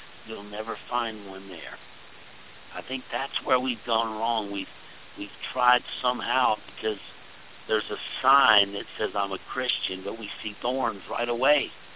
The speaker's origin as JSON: {"language": "English", "region": "Gulf Coast", "country": "United States", "tie": "born or raised there", "moved": "yes", "said": "We're in Pennsylvania here, but I grew up on the Gulf Coast, and fig trees were a big part of our life."}